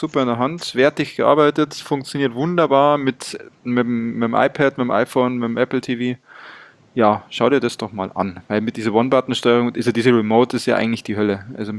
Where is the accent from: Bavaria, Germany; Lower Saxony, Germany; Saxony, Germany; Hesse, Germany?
Bavaria, Germany; also ich komme ja aus dem Chiemgau.